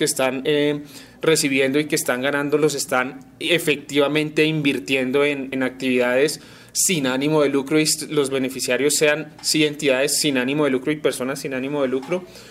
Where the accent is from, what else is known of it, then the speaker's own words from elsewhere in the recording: Colombia; y ahí los que vamos a pagar las consecuencias somos los colombianos